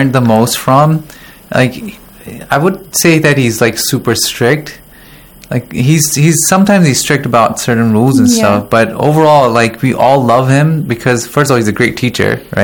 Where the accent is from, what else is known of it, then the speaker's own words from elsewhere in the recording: Pakistan; I'm originally from Pakistan, but I've lived in different countries.